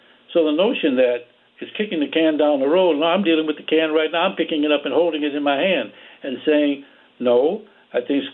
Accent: New Orleans, Louisiana, United States; growing up in the South, I was brutalized by police myself. There were people assigned to the black community in New Orleans, Louisiana, where I grew up.

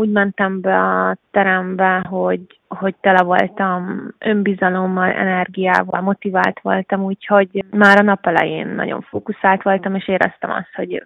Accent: Hungary

